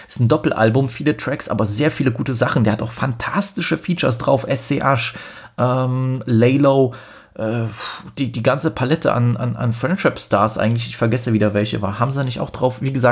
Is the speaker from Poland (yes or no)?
yes; Poland